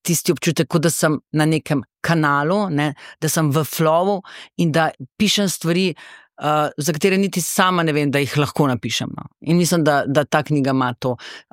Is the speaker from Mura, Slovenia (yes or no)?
no; Grahovo, Littoral–Inner Carniola, Slovenia; Pa jaz prihajam iz Grahovega pri Cerknici, prihajam iz okolja, ki ne samo, da je bilo pač okolje takšno, da je bilo na ta način destimulativno, da ni bilo fino, če si izstopal